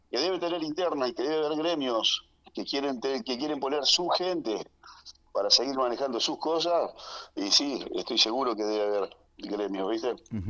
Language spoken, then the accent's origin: Spanish; Argentina; como pueblo, como ciudadanos, como habitante argentino